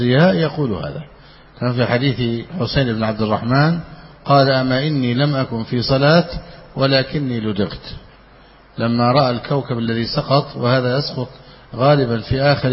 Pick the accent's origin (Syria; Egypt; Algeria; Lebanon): Egypt; عندنا في مصر يقول إخوة عسل